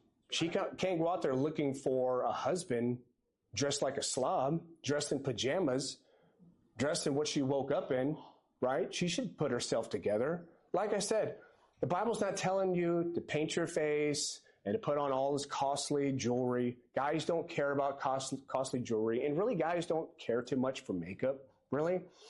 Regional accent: Green Bay, Wisconsin, United States; I grew up in Green Bay, Wisconsin, so on Sundays it was you're watching the Packer game. I mean, I grew up Catholic

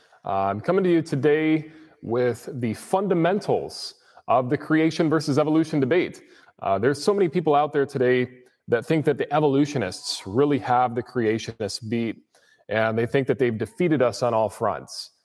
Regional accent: Grand Rapids, Michigan, United States; This is my family. We are from Grand Rapids, Michigan.

